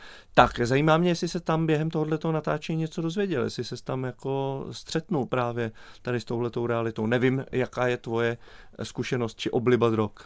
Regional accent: Karviná, Moravian-Silesian Region, Czechia; já jako rodák z Karviné a Zavířova musím říct

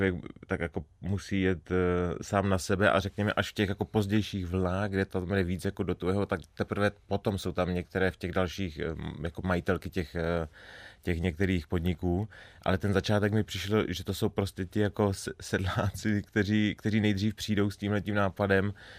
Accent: Strážnice, South Moravian Region, Czechia; tak ten je taky ze Strážnice, odkud pocházím

